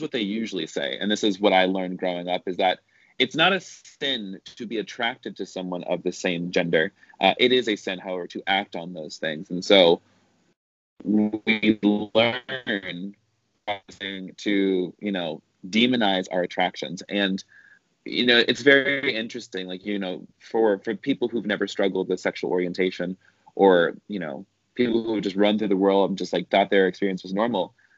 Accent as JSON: {"language": "English", "region": "the South", "country": "United States", "tie": "born or raised there", "said": "but I grew up in the South, which meant I grew up evangelical, and my mother was the worship leader."}